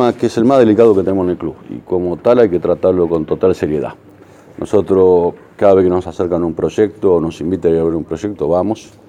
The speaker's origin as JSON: {"language": "Spanish", "country": "Argentina", "said": "como argentinos"}